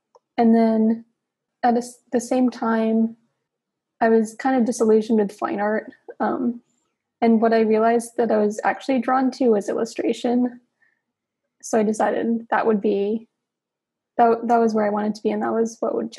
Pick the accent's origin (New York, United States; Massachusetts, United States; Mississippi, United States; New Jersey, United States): Massachusetts, United States; I grew up in Massachusetts near Boston.